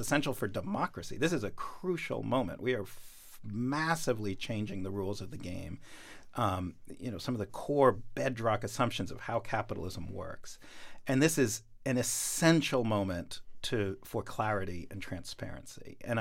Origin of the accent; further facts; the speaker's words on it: New York, United States; I'm from New York. My mom's Israeli.